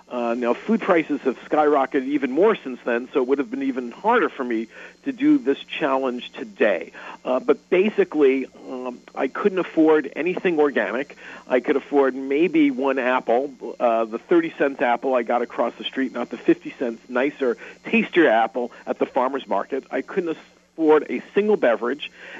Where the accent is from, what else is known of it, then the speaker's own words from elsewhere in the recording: New York, United States; I was just in Pittsburgh this morning, returning home to my hometown of New York